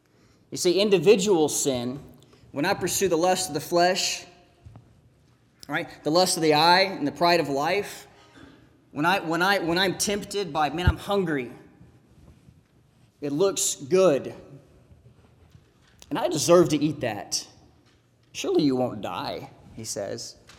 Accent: Texas, United States; I'm going to butcher his name. I'm from West Texas.

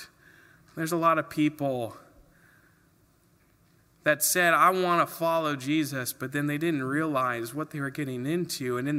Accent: Alaska, United States; But also now they think about growing up in Alaska, we never planted a pear tree ever because it's in Alaska.

